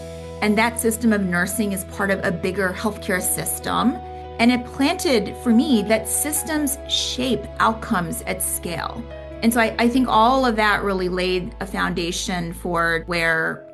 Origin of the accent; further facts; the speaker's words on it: Philadelphia, Pennsylvania, United States; I grew up in Philadelphia. I think of it as a very gritty city, and I rep Philly pretty hard. I grew up in an immigrant household